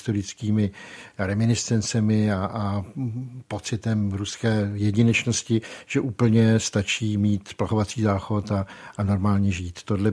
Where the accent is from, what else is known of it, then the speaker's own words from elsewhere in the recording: Litvínov, Ústí nad Labem Region, Czechia; nejsem ani žádný pražský zbohatlík, jsem z Litvínova, ty lidi dobře znám, mám je kolem sebe, ve své široké rodině.